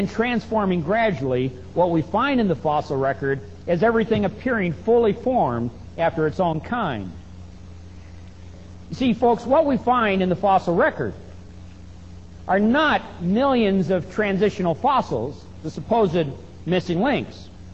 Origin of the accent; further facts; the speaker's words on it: Long Beach, California, United States; when I grew up in Long Beach, California, when I was 5 years old and went to kindergarten